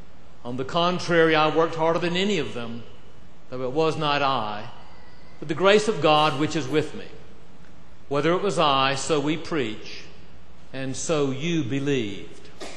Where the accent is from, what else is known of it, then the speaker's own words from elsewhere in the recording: Charleston, South Carolina, United States; See, I'm from Charles, South Carolina, the home